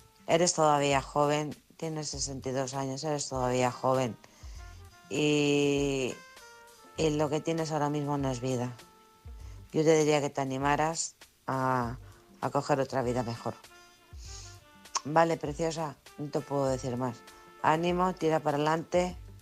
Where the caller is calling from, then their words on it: Alcorcón, Community of Madrid, Spain; de Alcorcón.